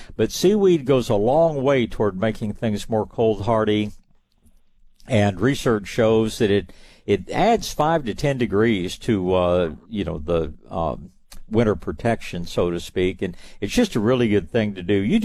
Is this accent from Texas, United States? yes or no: yes; Tyler, Texas, United States; born there; I was born in Tyler, not too terribly many miles up the road from you, and did live there for a long time